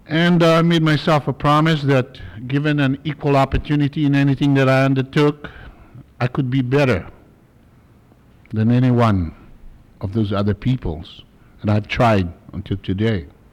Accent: Niihau, Hawaii, United States; born there; I happen to be born on an island called Niihau, which is privately owned.

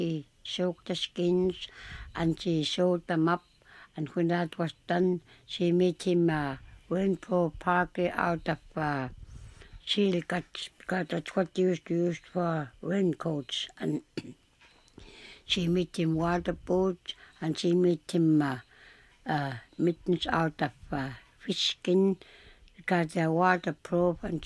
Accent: Bethel, Alaska, United States; I'm from Bethel.

